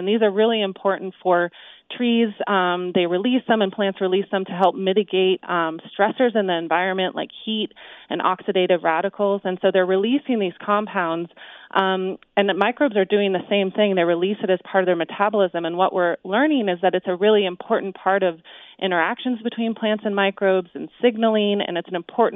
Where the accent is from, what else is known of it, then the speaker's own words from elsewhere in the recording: Oregon, United States; I'm from Oregon, and I'm actually from a family of foresters